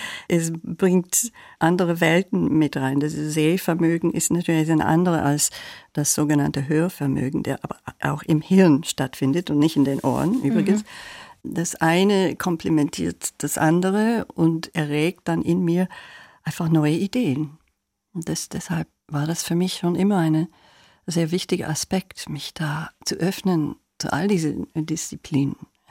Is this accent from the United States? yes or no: yes; United States; moved away; Aber ja, ich fühle mich nicht mehr als Amerikanerin.